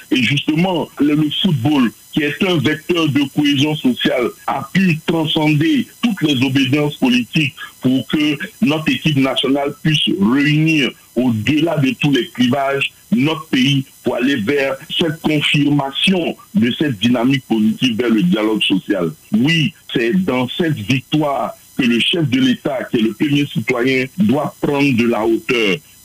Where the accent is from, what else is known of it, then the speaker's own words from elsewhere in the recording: Côte d’Ivoire; En tant qu'Ivoirien, j'ai vécu avec beaucoup de difficultés cette défaite